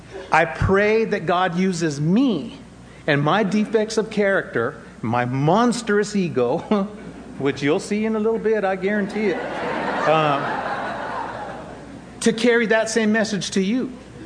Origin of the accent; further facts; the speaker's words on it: New Mexico, United States; By the way, I'm from New Mexico, not from Alabama, therefore the beaner.